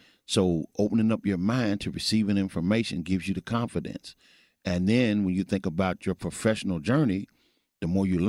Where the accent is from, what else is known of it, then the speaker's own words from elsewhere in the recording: Missouri, United States; now in Texas, United States; I'm originally from Missouri, and upon my inception to Texas